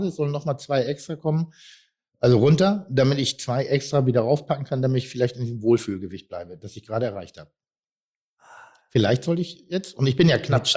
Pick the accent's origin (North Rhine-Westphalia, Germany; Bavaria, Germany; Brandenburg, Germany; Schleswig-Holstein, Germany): Schleswig-Holstein, Germany; Pinneberg; ich als Pinneberger, der ja auch kein Hamburger ist, aber trotzdem sein ganzes Schaffen, sein Leben in Hamburg verbringt